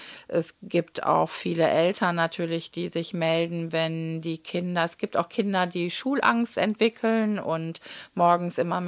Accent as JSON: {"language": "German", "town": "Münster", "region": "North Rhine-Westphalia", "country": "Germany", "tie": "born there", "said": "Ich bin ja hier in Münster geboren und war auf der Paul-Gerhardt-Realschule."}